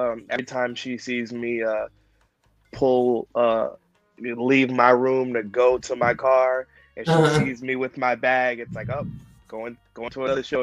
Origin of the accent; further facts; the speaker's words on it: Brooklyn, New York, United States; I am from Brooklyn, New York.